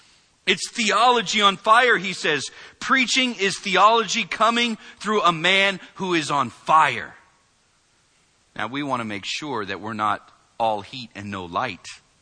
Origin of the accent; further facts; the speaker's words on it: Vallejo, California, United States; Steve Fernandez, my pastor growing up in Vallejo